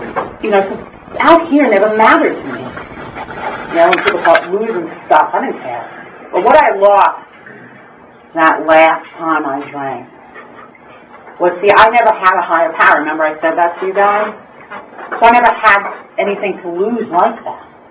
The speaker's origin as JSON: {"language": "English", "town": "Brooklyn", "region": "New York", "country": "United States", "tie": "born or raised there", "said": "when I talk about my home, and when we grew up in Brooklyn"}